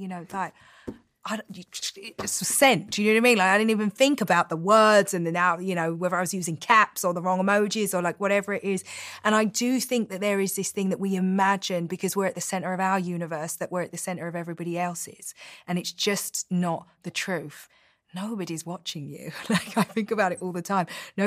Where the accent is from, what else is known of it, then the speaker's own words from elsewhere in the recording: London, United Kingdom; And so I thank God that I was raised in London